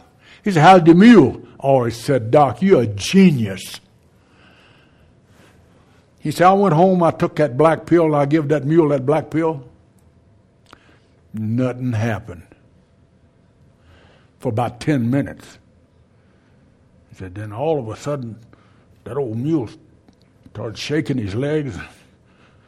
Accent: Louisiana, United States; Acadian, A-C-A-D-I-A-N, Acadian. I'm a Cajun.

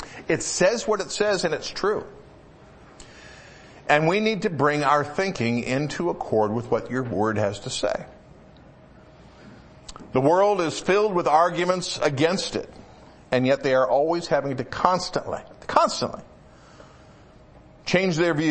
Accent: Birmingham, Michigan, United States; I grew up in Birmingham, Michigan.

